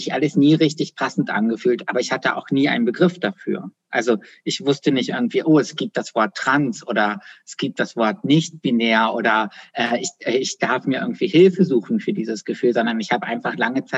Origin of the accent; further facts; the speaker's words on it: Bremen, Germany; moved away as an adult; Als ich 18 geworden bin, bin ich nach Bayreuth gezogen. Ich bin in Bremen aufgewachsen